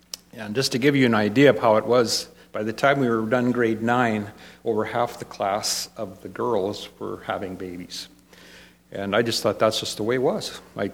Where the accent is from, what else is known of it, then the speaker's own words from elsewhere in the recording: Flowing Well, Saskatchewan, Canada; I grew up in Flowing Well, not that far from here. I think it's all part of southern Saskatchewan.